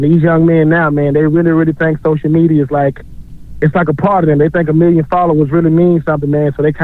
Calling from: Georgia, United States

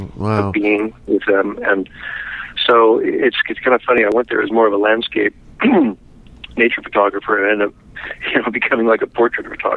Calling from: Huntington Beach, California, United States; Huntington Beach.

